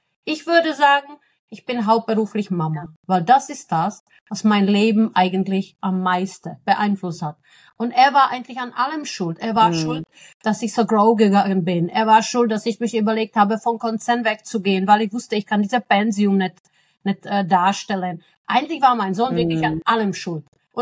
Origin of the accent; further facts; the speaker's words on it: Czechia; now in Germany; ja, ich bin in Tschechien groß geworden und bin dann wirklich mit einem One-Way-Ticket.